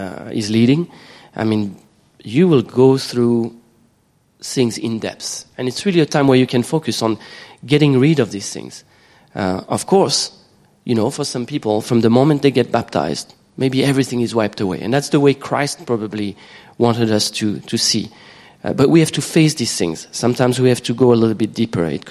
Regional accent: Switzerland; now in Asia; I'm from Switzerland. Usually, if you have to classify me, I'm a Caucasian. But here I am. I live in Asia

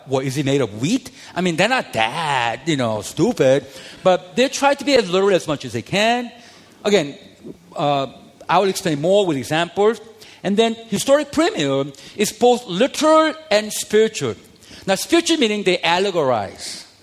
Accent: South Korea; English is a second language; I'm from Korea

